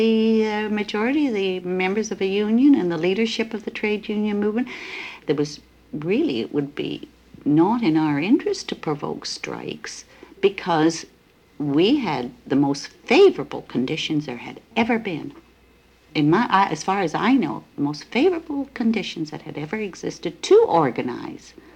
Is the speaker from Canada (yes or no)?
yes; Canada; It was shocking for me as a Canadian to go down where they cut off microphones, they beat up delegates, and oh, it was terrible.